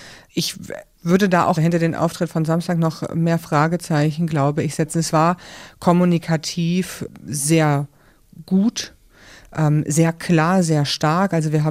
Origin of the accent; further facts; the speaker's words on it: Ukraine; es geht um uns als Ukrainer, um unsere Geschichte, um unsere Identität, um unsere Kultur.